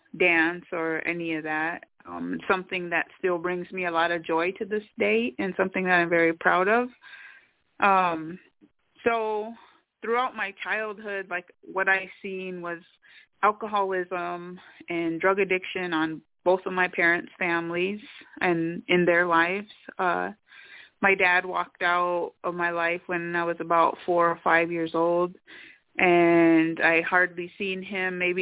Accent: North Dakota and South Dakota, United States; Well, I am from the Sistan-Waukesan Dakota Oyate tribe of North Dakota and South Dakota

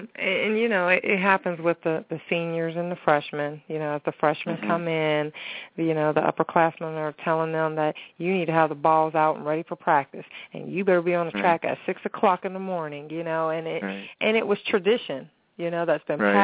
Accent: Steubenville, Ohio, United States; because I'm from Steubenville, Ohio, so there are a lot of people from the Pittsburgh and Steubenville area.

